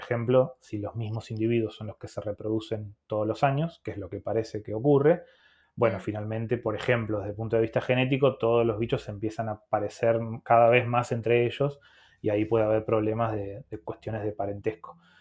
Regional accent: Tierra del Fuego, Argentina; Sí, yo soy de acá de Tierra del Fuego y cuando era chico me gané una guía de aves

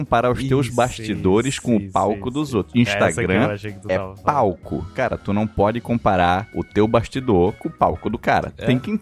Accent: Santa Catarina, Brazil; porra, nunca saí do Brasil. Mal e mal saí de Santa Catarina.

